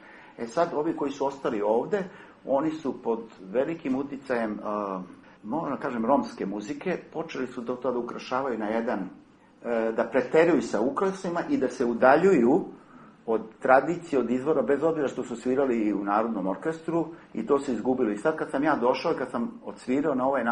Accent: Serbia; born there; ja sam rođen u Srbiji

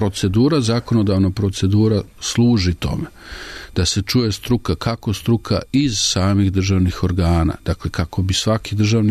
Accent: Belgrade, Serbia; čak i kao Beograđanin

